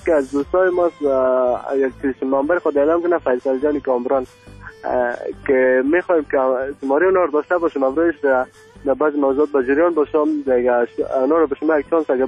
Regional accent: Afghanistan; اما کل ما افغان هستیم.

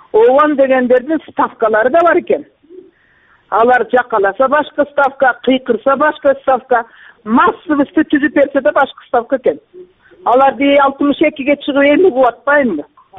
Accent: Osh Region, Kyrgyzstan; Райондо болгонмун. Алай районунда. Өзүм да Алайданмын.

